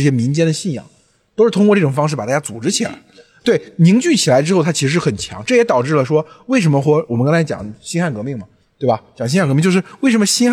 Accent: Henan, China; 我们不是福建人也不是广东人，他是苏北人，就是江苏北部，我是河南人

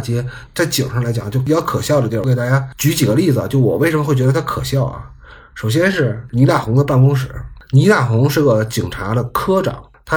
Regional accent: China; 我们中国人其实做事儿啊，想问题都挺有家国情怀的，都挺有天下观的。

